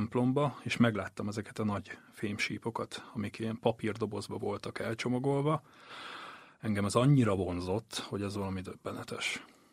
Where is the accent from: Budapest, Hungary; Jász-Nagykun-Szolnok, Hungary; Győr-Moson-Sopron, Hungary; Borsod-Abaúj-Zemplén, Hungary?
Budapest, Hungary; born there; now in Ócsa, Hungary; Én 1982-ben születtem Budapesten, de Ócsán élek.